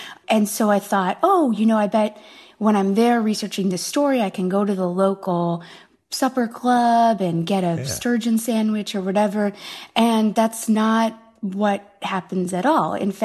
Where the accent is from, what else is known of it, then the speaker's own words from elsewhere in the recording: Midwest, United States; I grew up in the Midwest, and I had heard about the sturgeon spearing season on Lake Winnebago